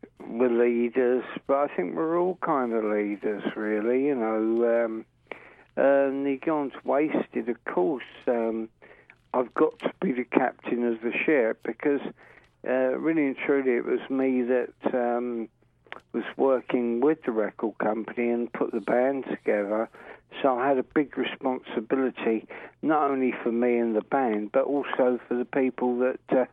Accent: London, United Kingdom; Well, I grew up in North London, actually

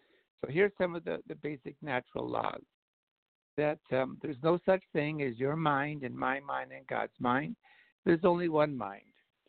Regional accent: Canada; I remember being a Canadian

